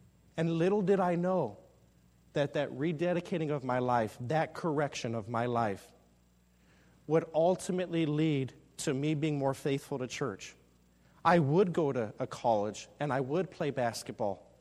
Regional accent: Texas, United States; Well, I grew up in South Texas. Grew up as a teenager who loved the game of basketball with all my heart.

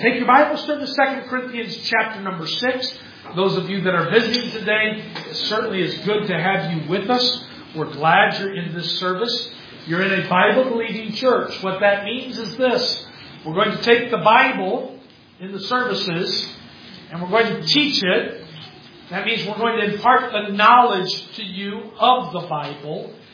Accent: United States; I'm from the States, United States

